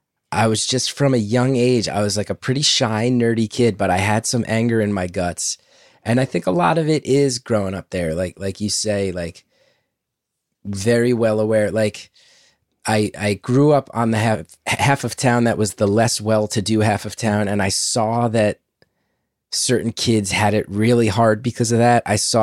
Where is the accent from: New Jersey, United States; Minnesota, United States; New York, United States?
New Jersey, United States; And also growing up in North Jersey, we had the extra added bonus of them saying